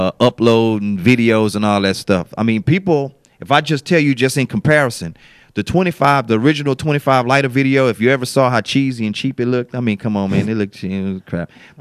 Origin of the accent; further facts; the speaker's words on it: Port Arthur, Texas, United States; I'm originally from Port Arthur, raised up. Port Arthur, the land of the trill.